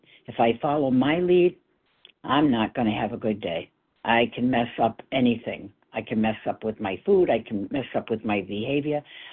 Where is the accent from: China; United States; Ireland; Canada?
United States; Massachusetts; from Massachusetts, and I'm right where I'm supposed to be